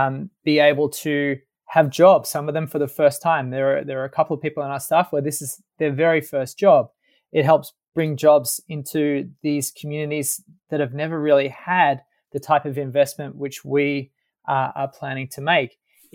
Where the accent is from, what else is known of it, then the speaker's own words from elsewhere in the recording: Sydney, New South Wales, Australia; moved away; My background, I'm from Sydney, but left Australia many moons ago to the chagrin of my mother, and studied at Georgetown University in Washington, D.C., and did a master's at the Sorbonne in Paris